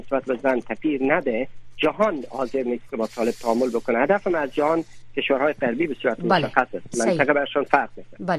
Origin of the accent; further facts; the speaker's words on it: Afghanistan; ما افغان هستیم